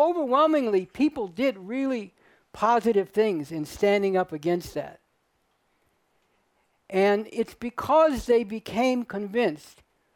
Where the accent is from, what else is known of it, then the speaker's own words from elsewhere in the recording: Berkeley, California, United States; because I came from Berkeley